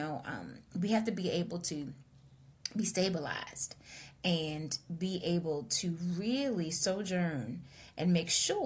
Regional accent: Norwalk, Connecticut, United States; now in Stratford, United States; I currently reside in Stratford, Connecticut, but I am from, born and raised in Norwalk, Connecticut. Yeah, that's where my beginnings are.

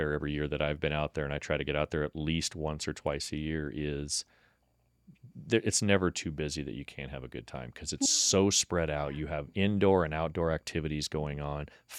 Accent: Lincoln, Nebraska, United States; Hey, I grew up in Lincoln. I didn't grow up in rural Nebraska.

